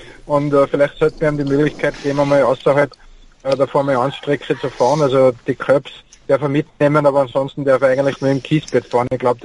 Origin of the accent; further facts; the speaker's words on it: Tyrol, Austria; weil ich bin ja Tiroler.